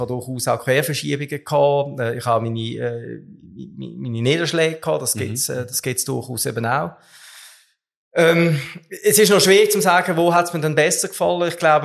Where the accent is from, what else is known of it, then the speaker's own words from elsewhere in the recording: Romandy, Switzerland; moved away as an adult; now in Lucerne, Switzerland; Ich bin auf Luzern gekommen, ich bin in der Westschweiz aufgewachsen bis Anfangs 20, auf Luzern gekommen, studieren an der HSLU Wirtschaftskommunikation.